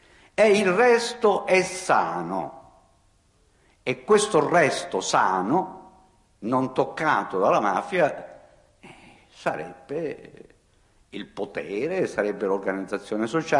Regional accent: Sicily, Italy; da siciliano che ama profondamente la Sicilia

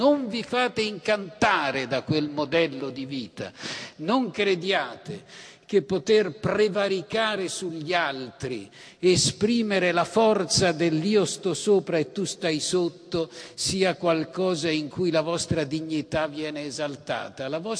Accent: Sicily, Italy; Io sono siciliano.

